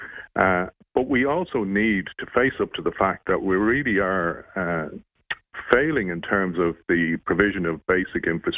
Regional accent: Dublin, Leinster, Ireland; I grew up on Dublin's north side. This was my community. These were my people

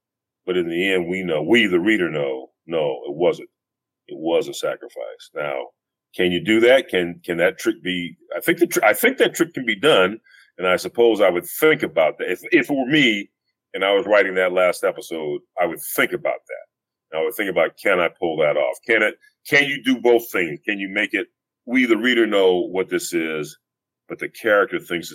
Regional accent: Los Angeles, California, United States; a bunch of stories set where I grew up in Los Angeles, the infamous South Central.

